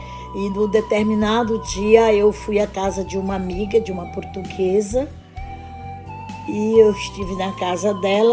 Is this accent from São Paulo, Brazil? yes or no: no; Ceará, Brazil; now in Haarlem, Netherlands; Sou cearense e gostaria de dizer para você que há 30 anos eu conheci Jesus e foi aqui na Holanda.